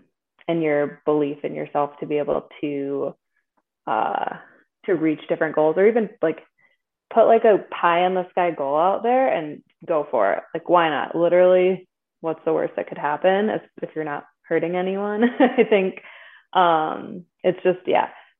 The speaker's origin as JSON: {"language": "English", "region": "Michigan", "country": "United States", "also_born_or_lived": "Omaha", "said": "I had moved from Omaha and then I'm from Michigan."}